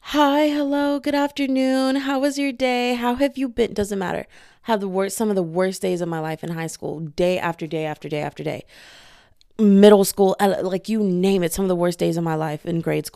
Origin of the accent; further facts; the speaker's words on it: Texas, United States; So, and I'm from Texas, man. Hey, what go down? Whoop-de-whoop. So yes, I will say y'all a lot.